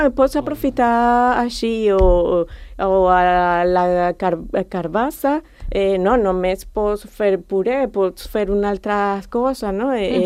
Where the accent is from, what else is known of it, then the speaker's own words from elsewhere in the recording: Venezuela; Catalan is a second language; now in Spain; Jo soc de Venezuela